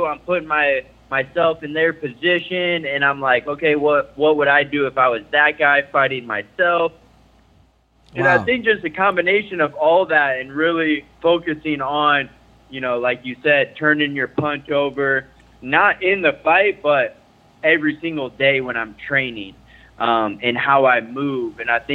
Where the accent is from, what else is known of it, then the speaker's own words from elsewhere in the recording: Franklin, Tennessee, United States; Yeah, I grew up in Tennessee, Franklin, Tennessee.